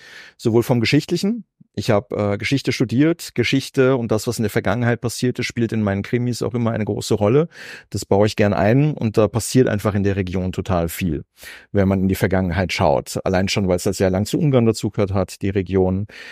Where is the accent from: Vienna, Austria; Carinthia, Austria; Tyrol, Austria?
Vienna, Austria; Aber ich bin auch in Liesing groß geworden, habe dann in anderen Bezirken gewohnt, also Meidling war nicht direkt in meiner Biografie.